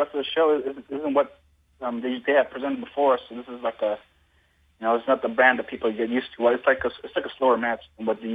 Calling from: Dallas, Texas, United States; from Dallas, Texas.

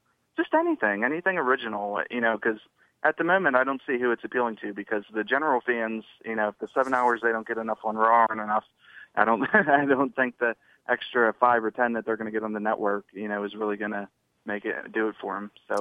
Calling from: Pittsburgh, Pennsylvania, United States; Oh, hey, Brian. … from Pittsburgh.

